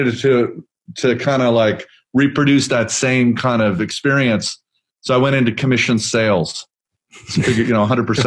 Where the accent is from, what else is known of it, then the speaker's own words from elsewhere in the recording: Boston, Massachusetts, United States; now in Los Angeles, United States; Yeah, I live in Los Angeles. I moved here. I married a woman from Los Angeles. I grew up in Boston.